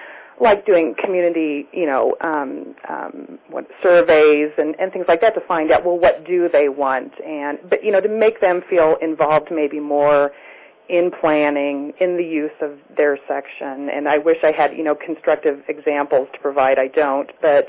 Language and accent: English; Lincoln, Nebraska, United States; I'm a student from Lincoln, although I have to tell you I'm calling from Denver right now.